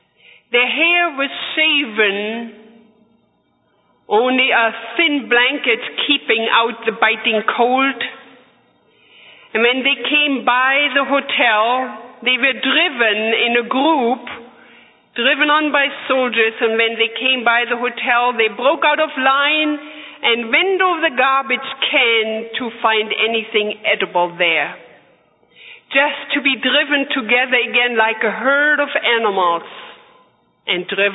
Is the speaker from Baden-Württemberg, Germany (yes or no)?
no; Berlin, Germany; I was born and raised in Berlin, the capital city of Germany, and started school when Hitler started his 1,000-year reign, which lasted 12 years.